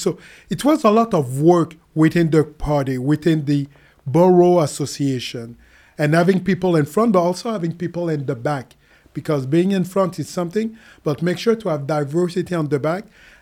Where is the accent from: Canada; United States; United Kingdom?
Canada; Montreal, Quebec; it's born and raised in Montreal, 51 years old, married, two kids. Living in Montreal all of my life